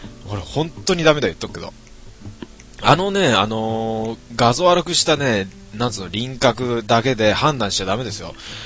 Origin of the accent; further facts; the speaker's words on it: Kanagawa, Japan; 俺神奈川出身だからね、俺ね。神奈川出身で普通に神奈川で育って、今も神奈川にいますからね、自分ね。